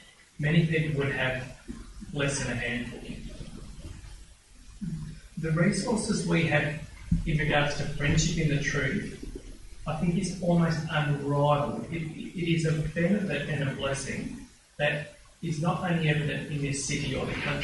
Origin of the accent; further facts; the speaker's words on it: Philadelphia, Pennsylvania, United States; oh, hello, brother, I'm out of my park, I'm a Philadelphian, and we'll get a roof over our head.